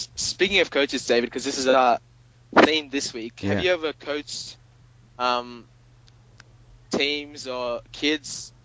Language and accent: English; Australia; from Australia.